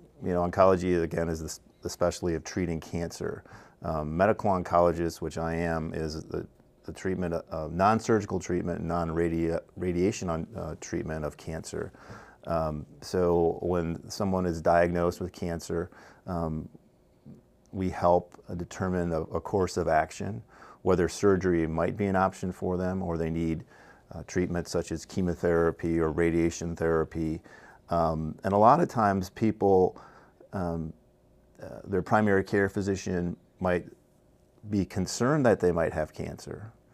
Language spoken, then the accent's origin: English; De Pere, Wisconsin, United States; I grew up in De Pere, Wisconsin, a suburb of Green Bay, so hopefully people from Wisconsin might know where De Pere is.